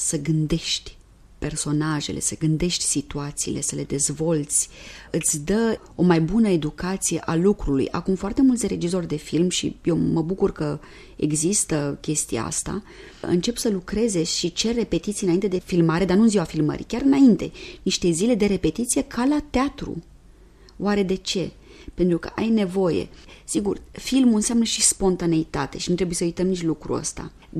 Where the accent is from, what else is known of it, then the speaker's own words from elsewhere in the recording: Romania; now in France; dacă auzeau că sunt româncă, toată lumea îmi vorbea de românca și de acel film pe care îl văzuseră.